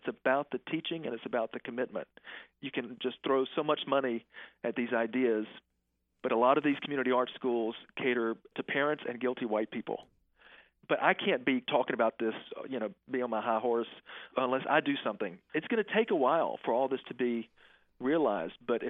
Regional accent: Macon, Georgia, United States; Well, I'm from Macon. There are great bones in Macon. There are beautiful, beautiful antebellum structures here.

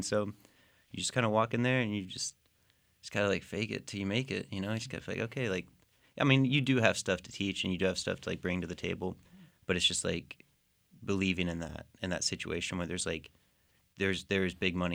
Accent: Waco, Texas, United States; moved away as an adult; also born or lived in Denton; now in Albuquerque, United States; I grew up in Waco. I was born in 1990, so I lived here for 20 years and moved to Denton, and now I live in Albuquerque.

